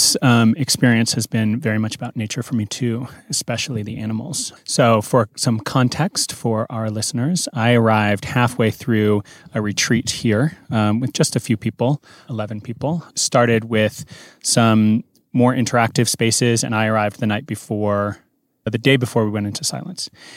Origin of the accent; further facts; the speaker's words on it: Santa Fe, New Mexico, United States; I'm actually from New Mexico. I'm from Santa Fe.